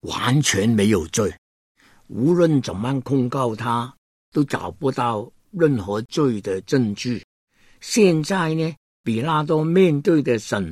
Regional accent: China; 我们中国人呢看那个清官呢，从前有一个包公，对不对？

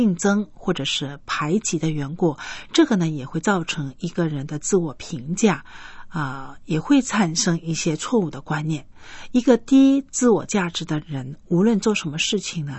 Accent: China; 我觉得我们中国人是比较保守一点

